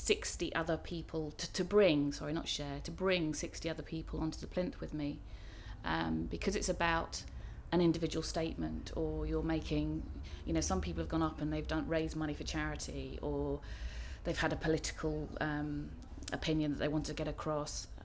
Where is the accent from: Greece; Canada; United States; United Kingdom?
United Kingdom; Cambridge, East of England; accent: Estuary English; I grew up in Cambridge, so definitely not Scotland. So in East Anglia, so slightly estuary English accent here, which has never gone away.